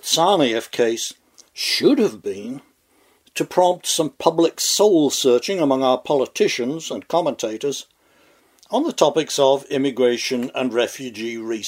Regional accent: United Kingdom; now in United States; By way of preface, I'm an immigrant from Britain.

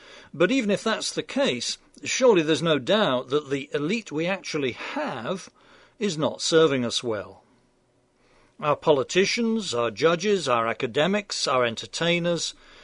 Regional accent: United Kingdom; For one thing, I'm British, and we have a genetic predisposition to females in power.

